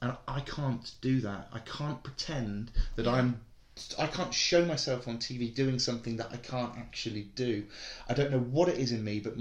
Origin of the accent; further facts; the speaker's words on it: South West England, United Kingdom; now in Cotswolds, United Kingdom; I would always say West Country, and I'd always say I'm a Somerset boy in a wheelchair lad, But then I've been in the Cotswolds for like, well, my folks have been here for 25, 30 years, and I've been here for 15.